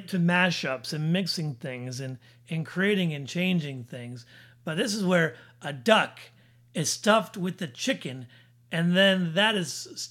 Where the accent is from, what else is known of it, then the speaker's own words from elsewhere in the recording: Detroit, Michigan, United States; I in particular watched the Detroit parade because I was from Detroit.